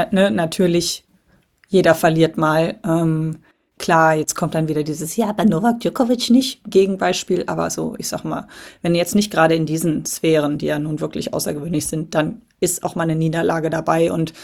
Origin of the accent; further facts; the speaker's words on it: Cologne, North Rhine-Westphalia, Germany; born there; Und da ist man als, wie ich, gebürtiger Kölner halt auch so eine Woche weg.